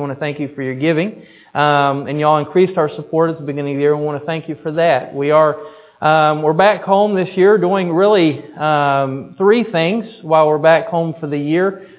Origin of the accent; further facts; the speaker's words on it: United States; You never, as an American, want to step in and take the work back over.